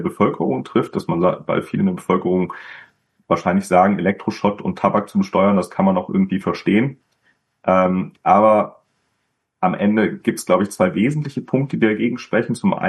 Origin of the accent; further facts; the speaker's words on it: Germany; Wir werden natürlich als Deutsche